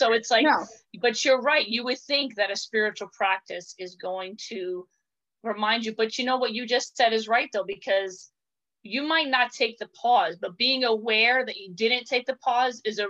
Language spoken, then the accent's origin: English; Queens, New York, United States; let's put it out there, we're both from Italian backgrounds, Queens, very